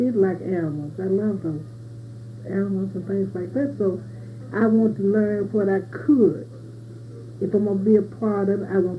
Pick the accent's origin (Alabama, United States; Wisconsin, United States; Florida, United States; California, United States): Alabama, United States; Huntsville; Okay, I'm from Alabama, Huntsville, Alabama.